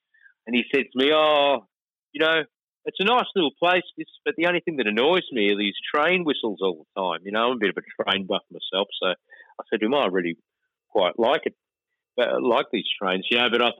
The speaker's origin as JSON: {"language": "English", "town": "Brisbane", "region": "Queensland", "country": "Australia", "said": "because I'm from Brisbane here"}